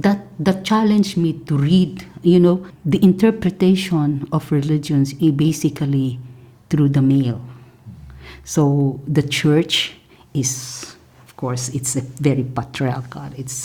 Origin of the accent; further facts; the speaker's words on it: Bangsamoro, Philippines; I come from the Maranao tribe, and we are Muslims at the same time we have ethnicity.